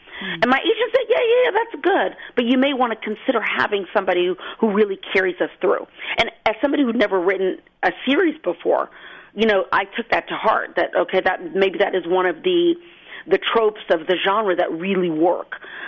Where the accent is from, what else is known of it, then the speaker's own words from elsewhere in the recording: Houston, Texas, United States; I am somebody who comes from East Texas. I grew up in Houston, so I am 100% a city girl.